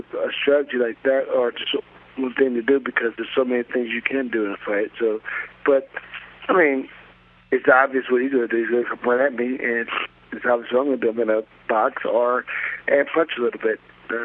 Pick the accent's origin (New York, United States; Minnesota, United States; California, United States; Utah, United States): California, United States; Lynwood; Linwood, California.